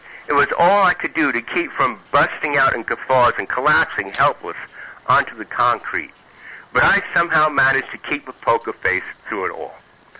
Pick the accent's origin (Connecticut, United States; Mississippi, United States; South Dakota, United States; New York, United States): New York, United States; accent: Brooklyn; I'm glad I still have some of my accent. I like Brooklyn accents.